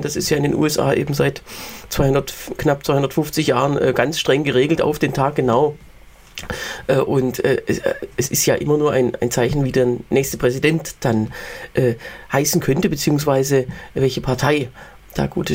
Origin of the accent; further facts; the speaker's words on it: Germany; du bist ja weniger Bio-Deutsch als ich, weil ich ja Wessi bin.